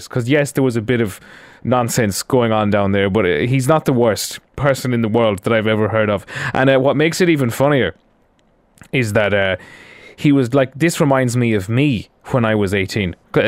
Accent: Ireland; As Irish people, Australia has gotten a lot stricter on deporting people who get criminal records.

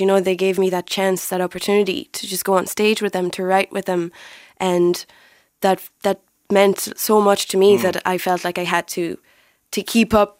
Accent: Tunisia; moved away as an adult; Yes, absolutely. I grew up in Tunisia. I was born there and I left when I was 18. So this is definitely a big part of my heritage.

